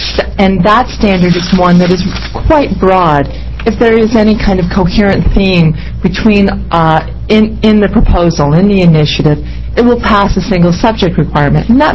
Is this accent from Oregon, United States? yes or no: yes; Portland, Oregon, United States; I'm an attorney from Portland, Oregon.